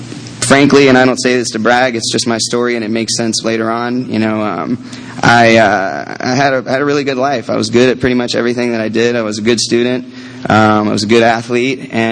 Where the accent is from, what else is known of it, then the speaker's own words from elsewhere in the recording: Tampa, Florida, United States; I also was born and raised in Tampa, Florida in 1973, contrary to appearance.